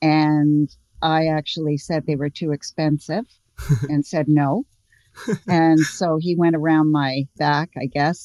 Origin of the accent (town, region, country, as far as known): Ottawa, Ontario, Canada; born or raised there; also born or lived in England